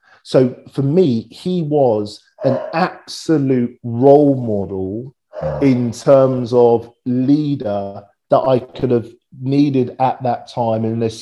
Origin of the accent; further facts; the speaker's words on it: Wembley, London, United Kingdom; So I was this kid from Wembley, working class, a little bit rough around the edges